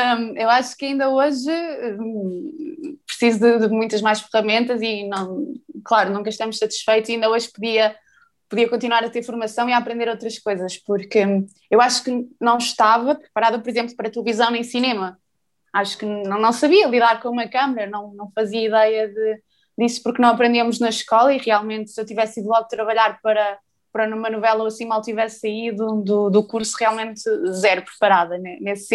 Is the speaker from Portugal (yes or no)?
yes; Porto, Norte, Portugal; accent: Porto; como eu vinha do Porto, eu tinha muito sotaque, mas vejo muito, ainda tenho, e tento esconder em palco